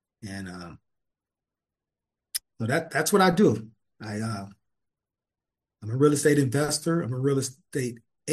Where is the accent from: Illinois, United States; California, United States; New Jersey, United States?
California, United States; Compton; Growing up in Compton, there was businesses.